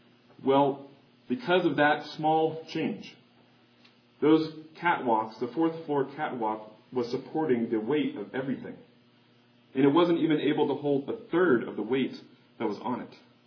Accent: Kansas City, United States; even my hometown, Kansas City, there are areas that have outlawed pit bulls from even being owned within those certain areas.

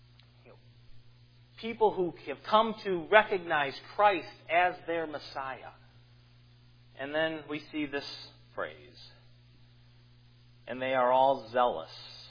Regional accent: United States; I am an American. When I say that I am American, one thing comes in to mind. It's where I am born. It's where I live.

